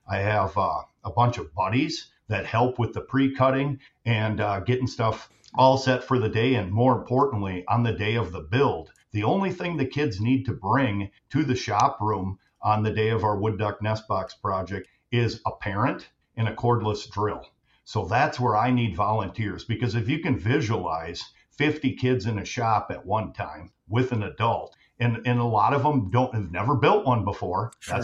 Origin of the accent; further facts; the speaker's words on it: Minnesota Lake, Minnesota, United States; I grew up down here, south of Mankato, Minnesota Lake, Minnesota.